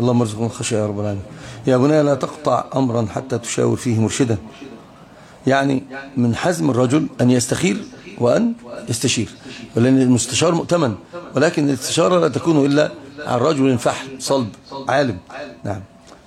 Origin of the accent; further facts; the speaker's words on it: Upper Egypt, Egypt; لذلك احنا عندنا في الصعيد كلام يعني مثل هذا.